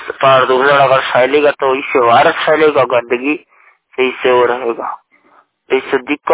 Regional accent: Basti, Uttar Pradesh, India; now in Gorakhpur, India; मैं असल में मैं बस्ती का रहने वाला हूँ, मेरा घर मरोई चौराहा है

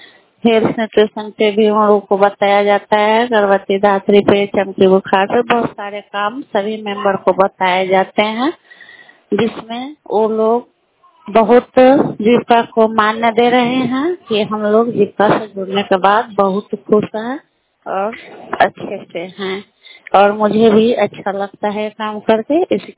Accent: Lalganj, Bihar, India; मैं लालगंज पोरा मदन सिंह के निवासी हूँ।

